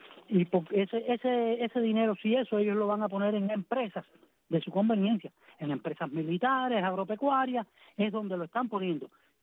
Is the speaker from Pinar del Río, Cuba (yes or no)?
no; Guanajay, Artemisa, Cuba; Yo vengo de Guanajay y en Guanajay la situación está pésima también.